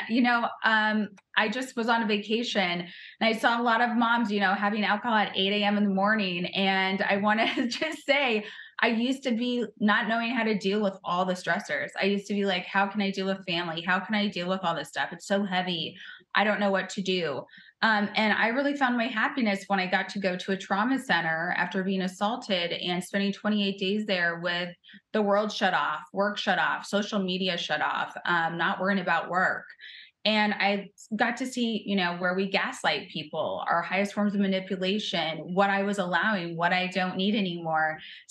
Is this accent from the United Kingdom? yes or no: no; Council Bluffs, Iowa, United States; also born or lived in Omaha; from Council Bluffs, Iowa, Omaha, Nebraska, right there. There's those tri-cities around there, Midwest.